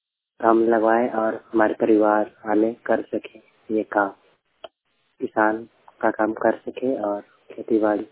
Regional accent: Pokhartoli, Jharkhand, India; और रहने वाला ग्राम पोखरटोली और मेरा जिला पड़ता है रांची और थाना पड़ता है बुढ़मु।

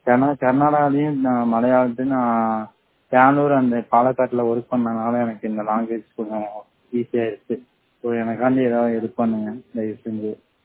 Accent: Pallapatti, Tamil Nadu, India; நான் வந்து எனக்கு ஏஜ் வந்து 25 ஆகுது. நான் கரூர் மாவட்டம் பள்ளப்பட்டியை சேர்ந்தவன்.

